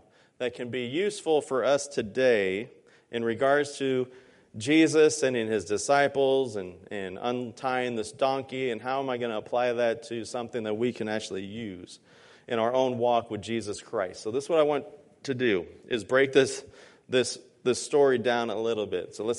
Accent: Los Angeles, California, United States; I am a city slicker. I grew up in Los Angeles in concrete and buildings. Not a whole lot of donkeys around.

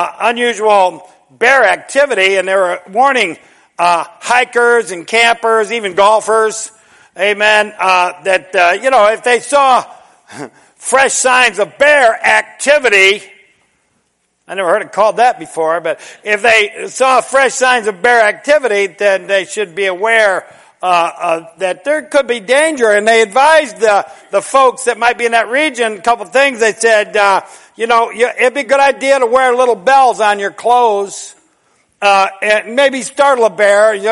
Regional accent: Tennessee, United States; It reminds me, I'm from Middle Tennessee originally, and it's not it's not mountainous like just west of here, but it kind of smooths out and it gets just real pretty like this

